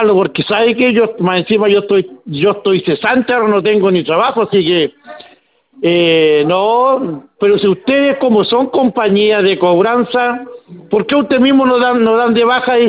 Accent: Talcahuano, Biobío, Chile; yo soy de Talcahuano.

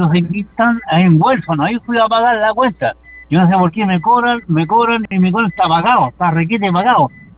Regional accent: Conchalí, Santiago Metropolitan, Chile; Por eso es de Conchalí. Yo soy de Conchalí

